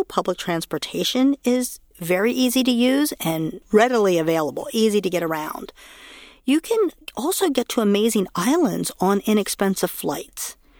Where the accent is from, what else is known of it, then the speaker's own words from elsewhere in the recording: United States; So yes, we are very American, and very sometimes embarrassing